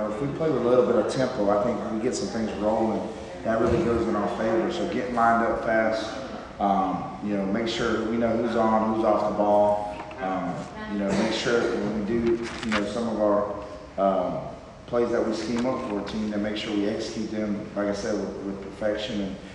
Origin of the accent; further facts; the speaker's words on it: Georgia, United States; And we're from South Georgia. We play hard-nosed football down here